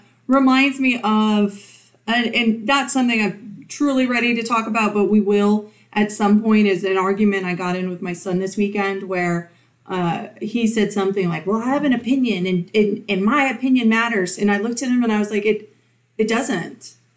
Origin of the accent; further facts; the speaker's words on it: Virginia, United States; He's from Michigan. I'm from Virginia.